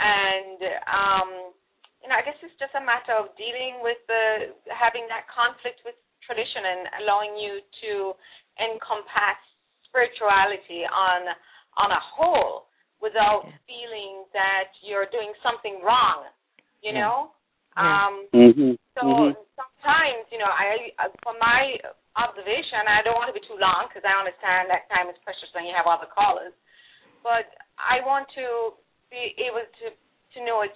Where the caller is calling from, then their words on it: Virginia, United States; I'm calling in from Virginia, and I have with me a friend, Tracy, and the both of us are single women, middle-aged women.